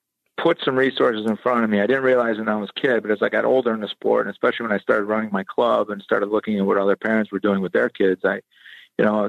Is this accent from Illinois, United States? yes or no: yes; Illinois, United States; growing up in the South suburbs of Chicago and having the Cubs and the Sox, I went to my first baseball game.